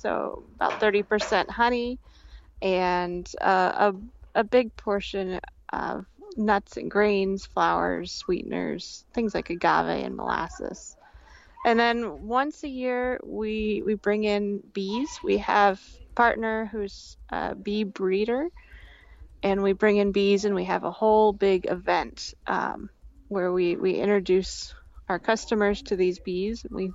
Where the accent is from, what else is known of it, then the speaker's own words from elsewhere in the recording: New Zealand; I grew up in New Zealand in a fairly rural part. It's actually a town famous for its diving and fishing, but I grew up on a nice area with a nice big garden and overlooking the ocean.